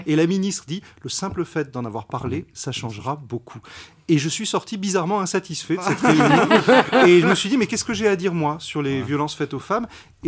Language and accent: French; Nice, Provence-Alpes-Côte d'Azur, France; Ah, je suis niçois.